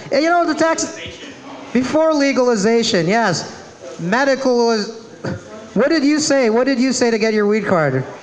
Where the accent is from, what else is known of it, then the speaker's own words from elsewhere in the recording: Illinois, United States; I'm from Illinois. Weed is very illegal there.